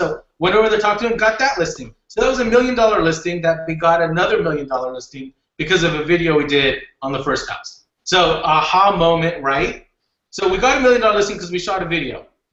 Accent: Orange County, California, United States; because I grew up here in Orange County.

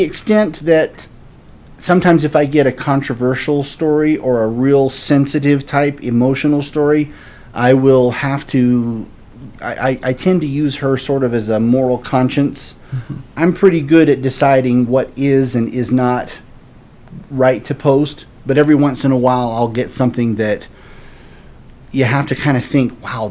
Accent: Florida, United States; now in Utah, United States; Well, I have lived in Utah for the better part of 30 years.

